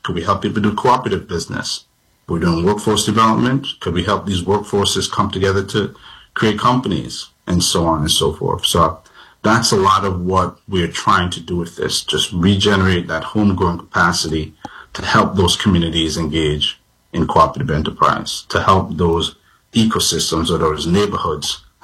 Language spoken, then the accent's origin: English; St. Vincent & Grenadines; I'm from an island now known as Vincent and the Grenadines.